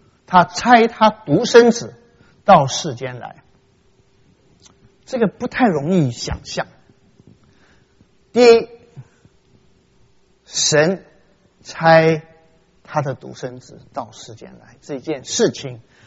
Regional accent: Taiwan; 我在小时候在台湾

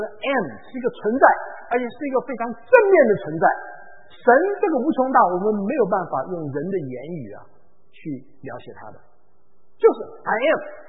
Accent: China; 我想有道理，我们中国人更厉害，对。

